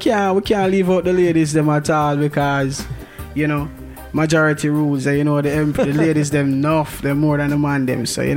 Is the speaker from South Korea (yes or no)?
no; Kingston, Jamaica; also born or lived in Portmore; I'm originally from Kingston, you know? Kingston, Jamaica, so you don't know, big up Kingston, but I kind of spend some time in Portmore, St. Catherine as well.